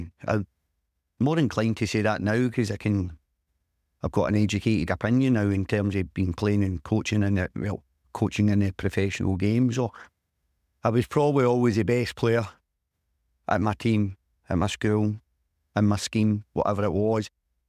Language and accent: English; Govan, Scotland, United Kingdom; I grew up in Govan, I grew up a Rangers fan